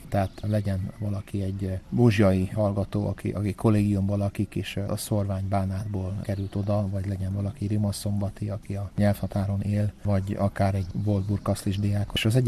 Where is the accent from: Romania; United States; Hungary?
United States; Chicago, Illinois; Én Chicagóból kerültem oda